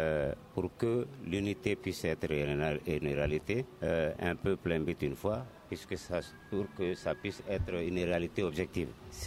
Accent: Mali; On est Malien.

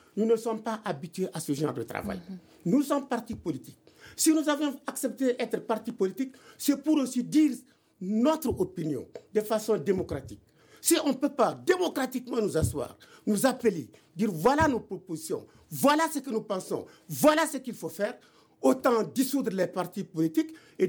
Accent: Goundam, Tombouctou, Mali; Moi, je suis du Nord. Hein. Mm-hmm. Je suis du Nord, originaire de la région de Tombouctou, précisément de Goundam.

